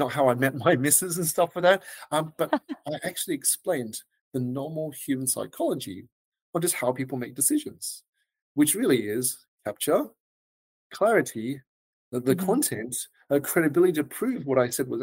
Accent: Melbourne, Victoria, Australia; As you can tell, the reference even tells that I'm from Australia. In Melbourne. So thank you for understanding my accent.

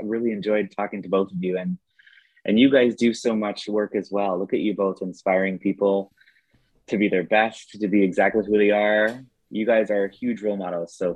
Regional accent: Canada; I'm from Canada. I've been cold for years.

